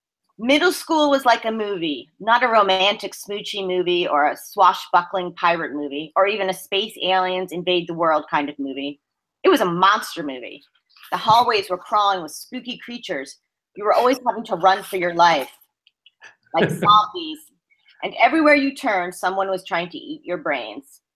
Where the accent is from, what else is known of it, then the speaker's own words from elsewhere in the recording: Pennsylvania, United States; I grew up in Pennsylvania, and we had a pretty free-range childhood.